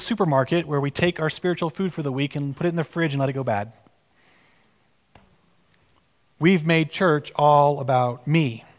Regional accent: Texas, United States; Growing up in Texas, we grew up in a pretty wooded area

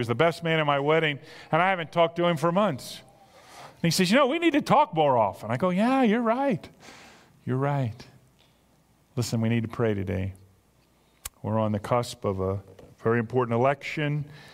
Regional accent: United States; And I love being an American. I do. I don't know anything else, so, you know, that's it.

